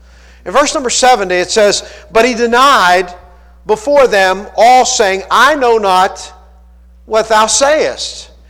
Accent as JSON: {"language": "English", "town": "Pittsburgh", "region": "Pennsylvania", "country": "United States", "said": "I'm from Pittsburgh. I don't have a Pittsburghese, but if I did, I'd say Yinz guys, you know."}